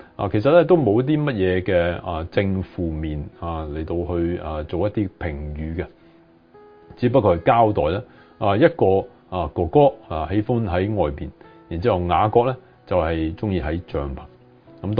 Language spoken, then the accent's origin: Cantonese; Hong Kong; 我喺香港長大嘅，